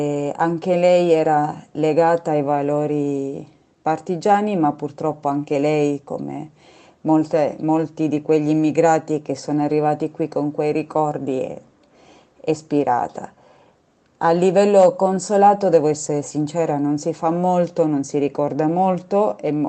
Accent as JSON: {"language": "Italian", "region": "Sicily", "country": "Italy", "moved": "as an adult", "lives_now": "Rosario, Argentina", "said": "sono italiana, sono siciliana, vivo a Rosario da 10 anni, 9 anni e mezzo."}